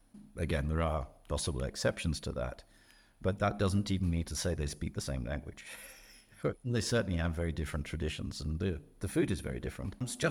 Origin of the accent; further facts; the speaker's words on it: England, United Kingdom; And I'm English